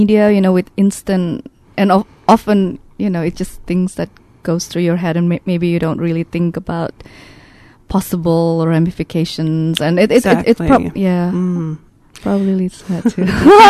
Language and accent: English; Indonesia; English is a second language; I'm a novelist from Indonesia